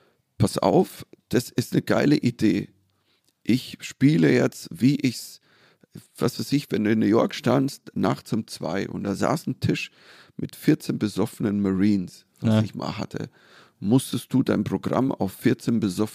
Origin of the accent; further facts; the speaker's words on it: Germany; So, also als Deutscher, der da whatever.